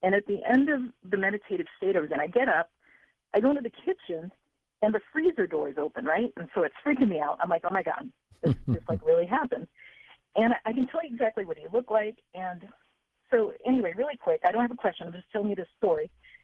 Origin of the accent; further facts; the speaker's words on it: Philippines; And also growing up in the Philippines, my mother was friends with a faith healer who used to do something similar.